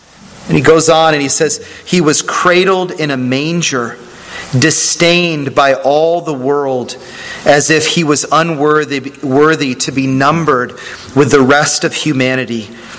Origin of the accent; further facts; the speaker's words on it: Pennsylvania, United States; when he found out I was from Pennsylvania, he said, Pennsyltucky